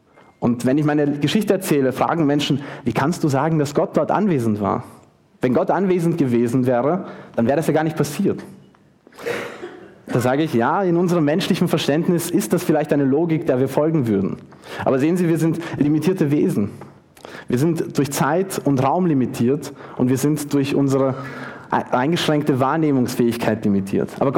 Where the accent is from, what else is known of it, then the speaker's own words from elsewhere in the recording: Austria; dass man als Österreicher zu Schweizern redet